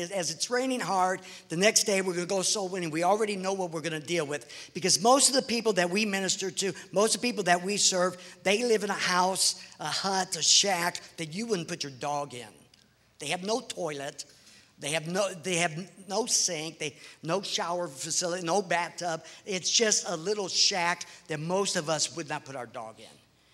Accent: United States; I'm from America, and I'm just, even though I live in Southeast Asia, I sort of don't like to walk through raw sewage.

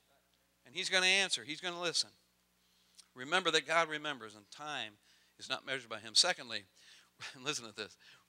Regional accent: Missouri, United States; Now, I love Missouri. It's my home state.

